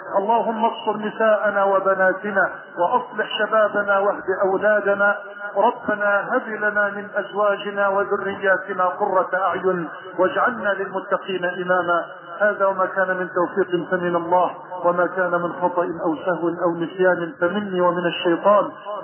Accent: Egypt

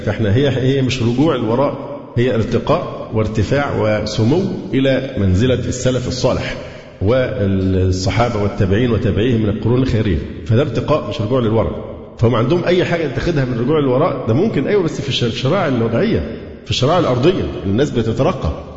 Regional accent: Alexandria, Alexandria Governorate, Egypt; لأن أنا فعلا سكندري

